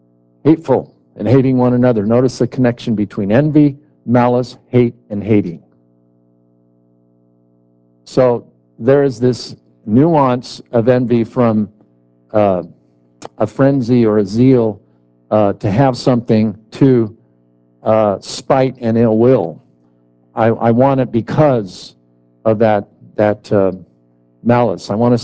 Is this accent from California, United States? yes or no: yes; California, United States; I'm an American from California. Okay, I'm a Californian.